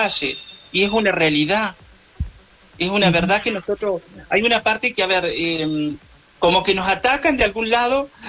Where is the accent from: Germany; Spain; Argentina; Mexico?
Argentina; Y no somos tantas de la República Argentina que tendría que pasar esto, que ellos tendrían que decirnos un sí.